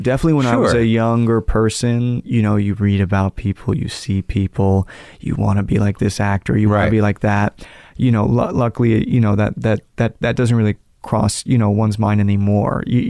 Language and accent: English; Manhattan, New York, United States; also born or lived in Connecticut; I grew up in Manhattan and then Connecticut.